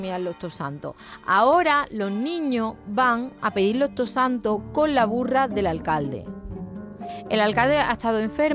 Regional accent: Santa Ana la Real, Andalusia, Spain; Santa Ana la Real, en la provincia de Huelva, que es la maravilla más grande que ha visto.

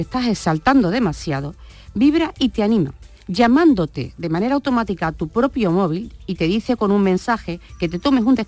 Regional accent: Andalusia, Spain; que dice que los andaluces hablamos peleando, ¿vale? O sea, los andaluces somos, por ejemplo, muy exaltados

